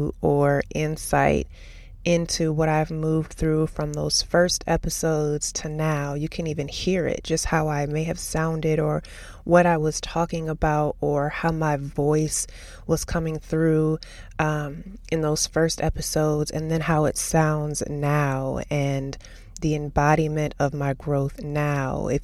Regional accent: St. Paul, Minnesota, United States; also born or lived in Austin, Texas; I was going to be transitioning back to my home state and into my childhood home.

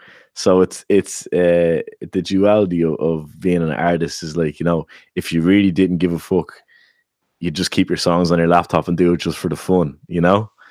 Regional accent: Ireland; also born or lived in Canada; And that really hit me when I came home from Canada back to Ireland, because not only was I leaving my friends there that I had built over a time, but I was also coming back to a place that I didn't recognize anymore

